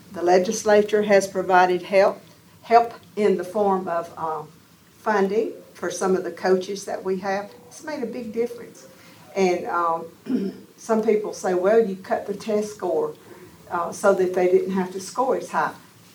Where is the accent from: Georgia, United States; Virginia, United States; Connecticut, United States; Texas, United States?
Georgia, United States; But I grew up in DeKalb County several years ago, have a farm up at Kilpatrick now.